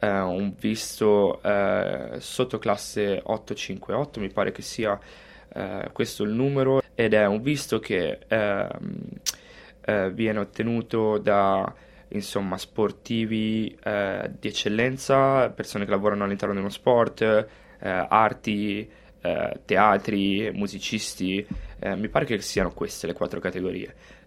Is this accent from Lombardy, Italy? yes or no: no; Rapallo, Liguria, Italy; la mia città era Rapallo, io sono nato e cresciuto a Rapallo, però all'età di 13 anni cambiai club e andai a giocare nella Pro Recco